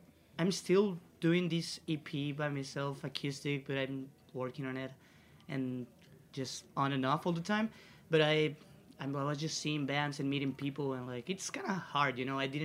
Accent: New York, United States; I'm from New York, so, like, yeah.

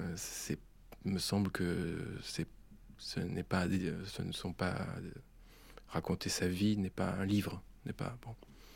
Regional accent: Tarbes, Occitanie, France; also born or lived in Lourdes; j'ai grandi à Tarbes et Lourdes, et donc à l'école

